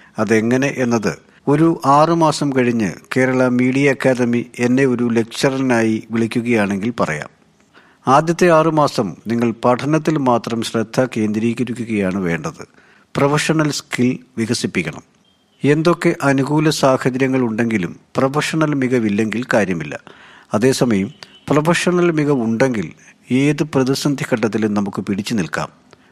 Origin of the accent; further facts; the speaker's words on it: Kerala, India; now in Kolkata, India; ഞാൻ ജോലി ചെയ്യുന്നത് കൊൽക്കത്തയിലാണ്, ജനിച്ചു വളർന്നത് കേരളത്തിലാണ്, പഠിച്ചത് ഡൽഹിയിലാണ്. മഹാരാഷ്ട്രയുമായി എനിക്ക് യാതൊരു ബന്ധവുമില്ല.